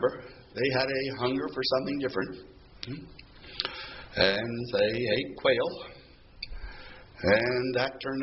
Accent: Alaska, United States; moved away; I was born and raised in Alaska. And I had my 40th high school class reunion.

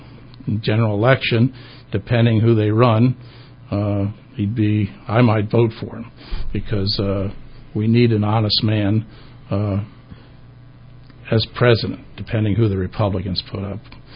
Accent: Pennsylvania, United States; perhaps it's because his family's Pennsylvania and I'm from Pennsylvania

